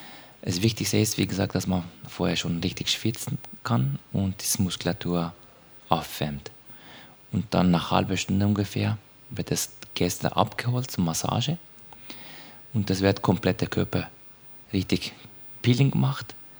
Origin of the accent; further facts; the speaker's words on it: Turkey; German is a second language; now in Germany; ich komme aus der Türkei, ich bin seit 2005 in Deutschland und ich bin als Hammammeister in Therme eingestellt. Ich bin in der Nähe syrischer Grenze geboren.